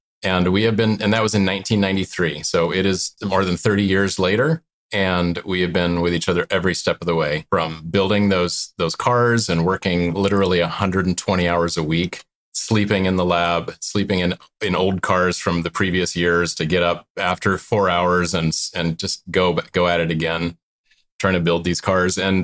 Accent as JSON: {"language": "English", "region": "New Jersey", "country": "United States", "tie": "born or raised there", "said": "I came home. I grew up in New Jersey. I came home for the Christmas holiday"}